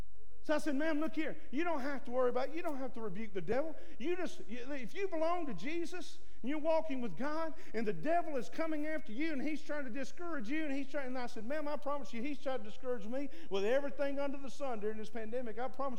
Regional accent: Alabama, United States; He liked me because I was from Alabama.

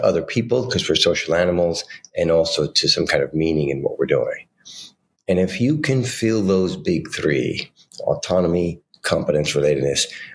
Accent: New York City, New York, United States; And I grew up in New York City.

